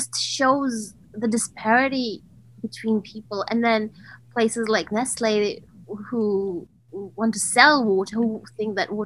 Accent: Lautoka, Western Division, Fiji; now in Canada; when I came from Fiji to Canada, one suitcase was books only.

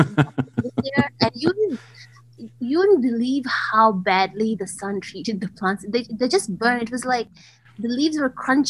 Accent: Lautoka, Western Division, Fiji; now in Canada; when I came from Fiji to Canada, one suitcase was books only.

